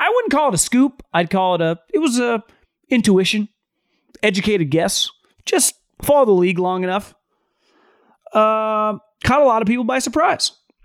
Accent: Davis, California, United States; And I grew up in Davis, but it's closer to Sacramento than, let's say, San Francisco.

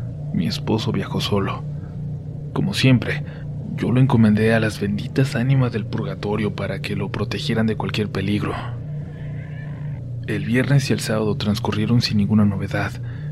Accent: Jalisco, Mexico; tenía unos meses viviendo con mi esposo, viajábamos cada fin de semana al estado de Nayarit por cuestiones de trabajo. Nosotros somos del estado de Jalisco.

